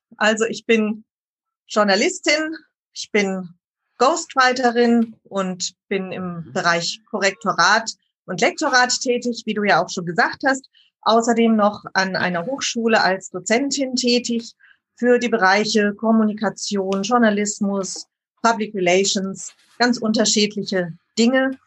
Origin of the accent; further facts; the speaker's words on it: Baden-Württemberg, Germany; Also ich bin hier in der Kurpfalz aufgewachsen. Gerne. Man hört es zwar nicht unbedingt an der Sprache. Ja, ich bin nicht, ich spreche keinen Dialekt normalerweise. Das durften wir zu Hause nicht. Da war Hochdeutsch angesagt